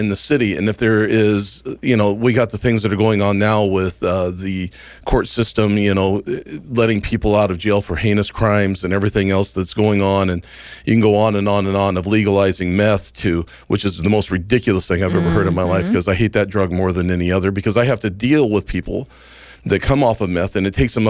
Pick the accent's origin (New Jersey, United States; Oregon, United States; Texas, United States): Oregon, United States; And then, you know, then second, I'm an American. And then third, I'm an Oregonian.